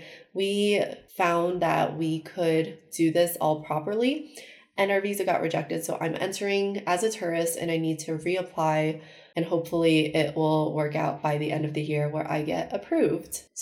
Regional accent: United States; Because Rags is British and I'm American, it's actually extremely difficult to find a way to get married.

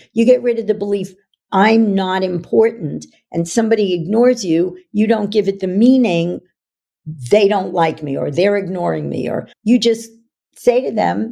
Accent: New York, United States; And I was from New York. I was not woo-woo.

